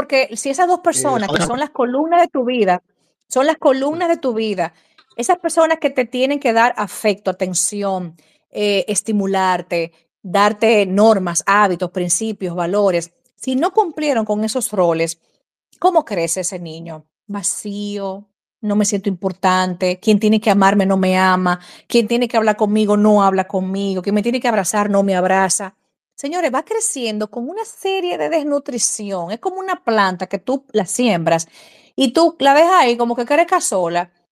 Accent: Cibao, Dominican Republic; Soy una señora del Cibao, del campo

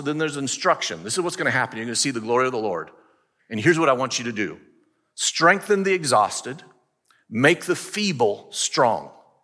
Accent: Oregon, United States; also born or lived in Charlotte; now in Winston-Salem, United States; I grew up in Oregon, lived in Charlotte at the time.

